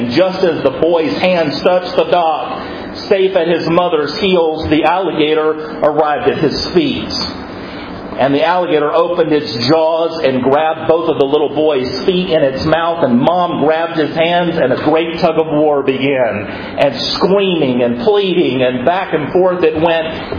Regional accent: Florida, United States; I come from Florida, and several years ago I heard the story of a little boy who in the summertime ran out behind his house

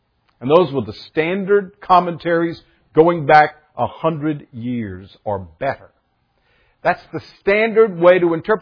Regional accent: the South, United States; I grew up in the South. Got saved in a Baptist church in the South. Went to a Baptist college in the South.

